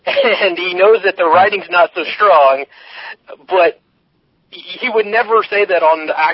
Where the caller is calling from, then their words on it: California, United States; calling from California.